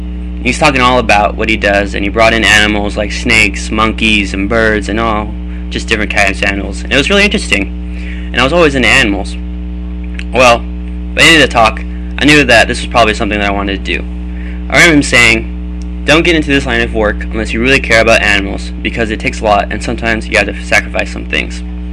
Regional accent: Salinas, California, United States; also born or lived in Santa Cruz / Watsonville; I am from Salinas, California. I was originally born in Santa Cruz and I lived in Watsonville for a little bit after that. For most of my life, I've lived in Salinas, so I call it my hometown.

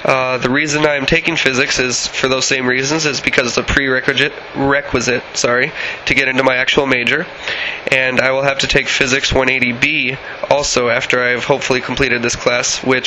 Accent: Tempe, Arizona, United States; moved away as an adult; I was born in Tempe, Arizona.

